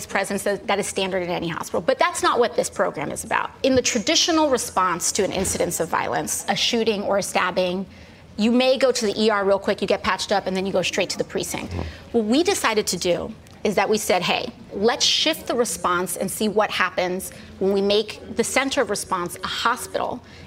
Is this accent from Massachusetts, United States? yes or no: no; Bronx, New York, United States; Well, I'm from the Bronx, so it's on-brand for where I'm from.